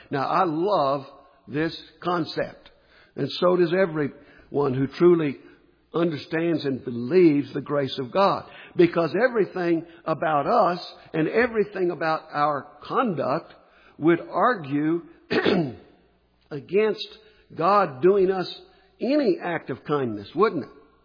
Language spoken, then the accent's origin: English; Key West, Florida, United States; born there; For it is by grace that I was born in Key West, Florida.